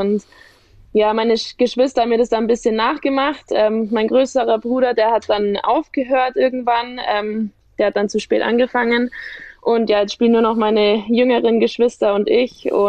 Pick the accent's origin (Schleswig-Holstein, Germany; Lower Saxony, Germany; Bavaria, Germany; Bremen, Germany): Bavaria, Germany; Kaufbeuren; Also ich komme aus Kaufbeuern ursprünglich. Ich bin 27 jetzt.